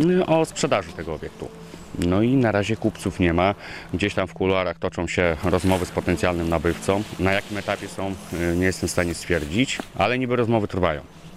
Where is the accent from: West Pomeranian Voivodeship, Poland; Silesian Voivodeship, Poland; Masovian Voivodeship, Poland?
West Pomeranian Voivodeship, Poland; Swobodnica; No zamek Swobodnicy, bo i to jest moja rodzinna miejscowość, tak?